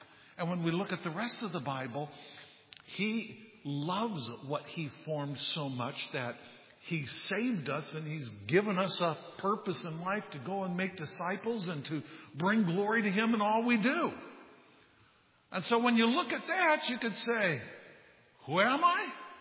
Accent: Downey, California, United States; born there; I was born in Downey, California, January 27th, 1960.

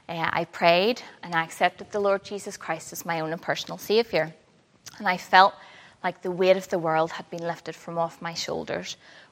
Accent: Belfast, Northern Ireland, United Kingdom; I grew up in East Belfast. My younger sister Sarah and I were sent along faithfully to church every week.

